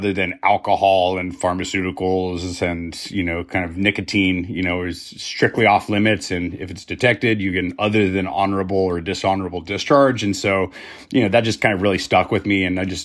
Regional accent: Roswell, New Mexico, United States; My first encounters with the great plant Santa Maria came whenever I was growing up in Roswell, New Mexico.

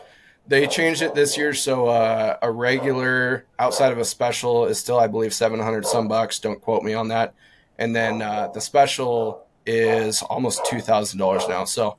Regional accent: Montana, United States; again, growing up in Montana, I was able to get an antelope tag every single year

